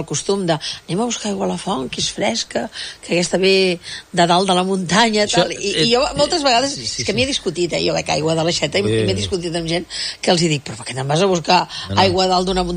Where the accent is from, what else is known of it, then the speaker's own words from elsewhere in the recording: Manresa, Catalonia, Spain; els que som de Manresa, tenim ja una certa edat, al costat de les piscines municipals de Manresa